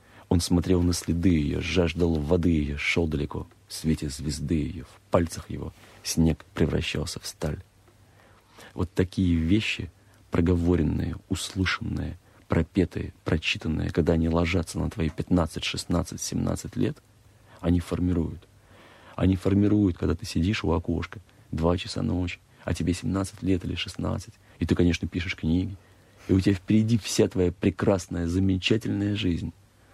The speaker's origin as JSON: {"language": "Russian", "region": "Saint Petersburg", "country": "Russia", "tie": "born or raised there", "said": "Что для меня Петербург? Хорошо, для меня мой родной город."}